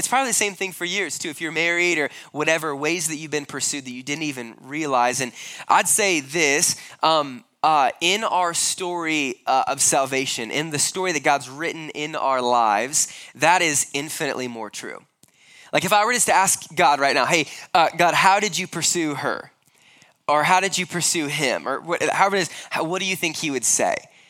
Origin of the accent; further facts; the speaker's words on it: Nebraska, United States; We're both from Nebraska, ended up having to fly to South Africa to meet each other.